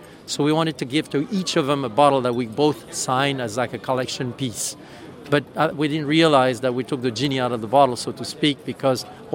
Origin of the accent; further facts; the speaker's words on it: France; I'm a farmer from France. I didn't know necessarily all that much about pineapple.